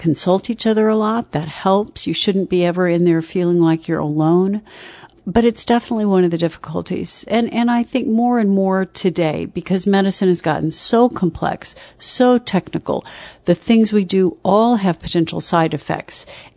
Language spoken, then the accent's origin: English; Texas, United States; I grew up in Texas, and I suspect that Rainey adopted a little bit of what I grew up with.